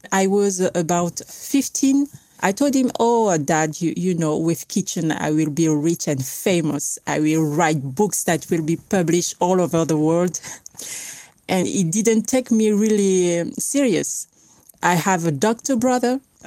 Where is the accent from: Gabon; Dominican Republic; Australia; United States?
Gabon; I grew up in Gabon. Gabon, it's a little country in the center of Africa.